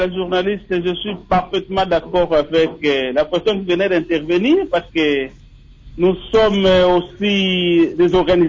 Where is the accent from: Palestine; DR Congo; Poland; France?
DR Congo; chez nous, en République démocratique du Congo